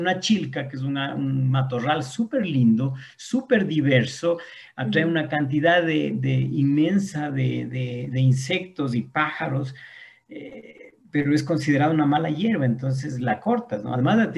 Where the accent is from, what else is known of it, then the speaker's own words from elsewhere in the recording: Bolívar, Ecuador; yo soy de Bolívar, de la provincia de Bolívar